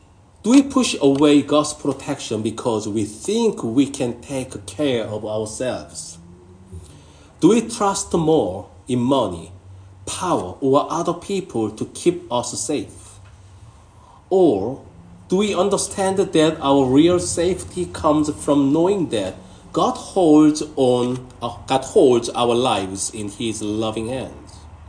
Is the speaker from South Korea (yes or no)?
yes; South Korea; English is a second language; now in Australia; So I was Korean citizen. I was, now I'm Australian citizen, but I was a Korean citizen.